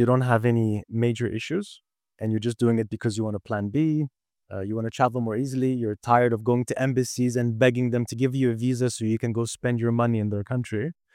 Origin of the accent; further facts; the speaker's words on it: Cyprus; because I'm from Cyprus